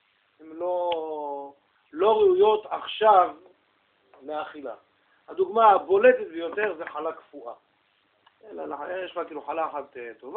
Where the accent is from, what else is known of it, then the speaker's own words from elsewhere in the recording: Central District, Israel; אני בא מעיר כמו לוד, כמו רמלה